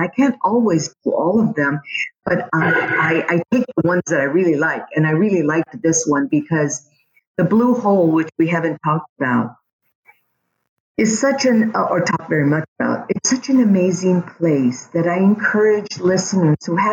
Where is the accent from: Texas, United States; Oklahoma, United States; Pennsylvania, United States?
Texas, United States; San Antonio; I grew up on the West Side and went to high school here